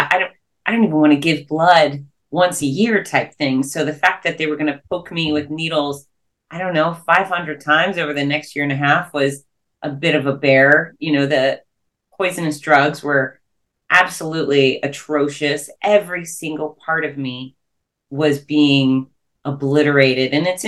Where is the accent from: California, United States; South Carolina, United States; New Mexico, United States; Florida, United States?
Florida, United States; Gainesville; my hometown of Gainesville, Florida